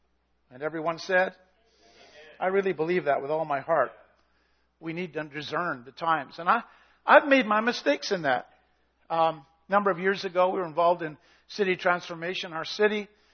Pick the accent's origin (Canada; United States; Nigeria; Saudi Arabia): Canada; British Columbia; I come from the Okanagan Valley and orchards, just cover the place, right?